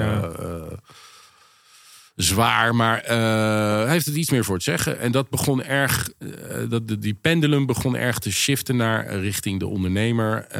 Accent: Westland, South Holland, Netherlands; moved away as an adult; also born or lived in Zeist; Ik ben in het Westland opgegroeid. Toen een tijdje omgeving Zeist gewoond. Dus op zich tot mijn 18e gewoon in Nederland gebleven. Mijn ouders verhuisden naar Amerika.

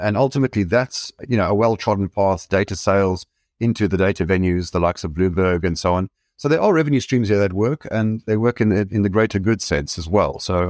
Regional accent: South Africa; Well, I grew up in South Africa

